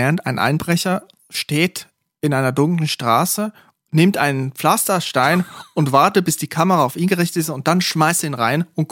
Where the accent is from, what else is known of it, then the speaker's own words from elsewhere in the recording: Switzerland; da in der Region, wo ich herkomme, an der A1 in der Schweiz, wo jedes Dorf auch gleich ist